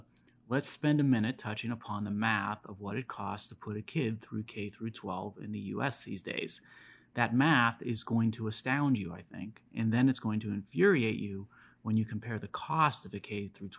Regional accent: Pennsylvania, United States; Philadelphia, in my home state of Pennsylvania

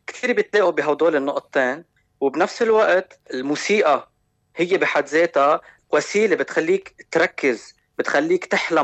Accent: Lebanon; moved away as an adult; now in Sydney, Australia; أنا شاب لبناني دارس أركيتكتشر باليوزاك كاسليك، ومن 5 سنين بال 2019 انتقلت على سيدني، عم بشتغل هون بالهندسة بطبيعة الحال، وكملت نشاطات اللي كنت عم بعملها بلبنان

